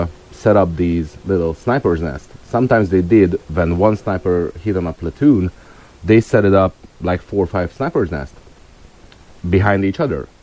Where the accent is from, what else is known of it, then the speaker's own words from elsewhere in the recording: Hungary; Well, I was born and raised in Hungary, and I served